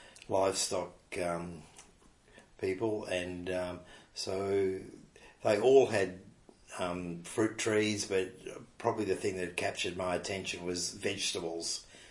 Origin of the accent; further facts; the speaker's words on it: Wyuna, Victoria, Australia; also born or lived in Melbourne; I was born in Melbourne, but I grew up on a dairy farm in northern Victoria in the Goulburn Valley, a place called Wyuna.